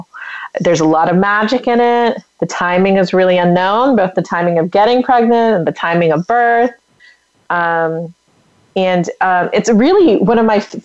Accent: New Zealand; born there; I was born in New Zealand, and so for New Zealanders, it's very common to travel for a year.

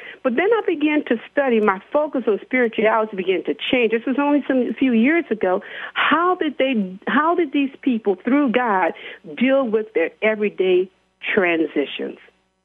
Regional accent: New Orleans, Louisiana, United States; I was born in New Orleans, Louisiana. Very proud to say that, a product of the Lower Ninth Ward.

